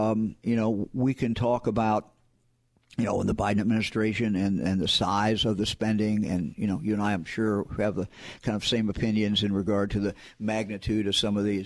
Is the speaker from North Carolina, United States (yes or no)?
no; Ohio, United States; I come from Ohio, obviously grew up in Ohio, started, as you indicated, at the county level.